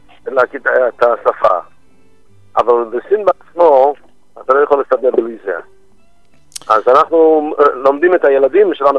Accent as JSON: {"language": "Hebrew", "region": "England", "country": "United Kingdom", "moved": "yes", "lives_now": "Beijing, China", "said": "במקור אני מאנגליה, אבל עכשיו יש לי בית חב\"ד במרכז מדינה סין, בבייג'ין."}